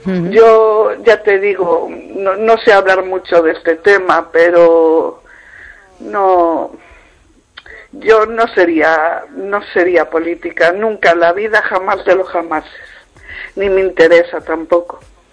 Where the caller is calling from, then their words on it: Vigo, Galicia, Spain; De las afueras de Vigo.